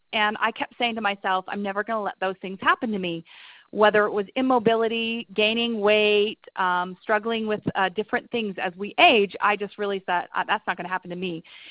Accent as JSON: {"language": "English", "town": "Salt Lake City", "region": "Utah", "country": "United States", "said": "I am calling in, and I am from Salt Lake City, Utah."}